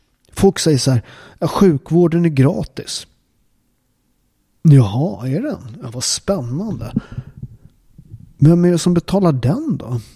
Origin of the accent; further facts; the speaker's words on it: Upplands Väsby, Stockholm County, Sweden; jag är från Upplands Väsby, en förort.